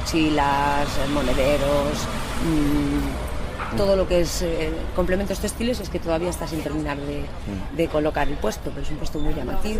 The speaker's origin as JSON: {"language": "Spanish", "town": "Mos", "region": "Galicia", "country": "Spain", "said": "Pues vengo de Mos, en la provincia de Pontevedra."}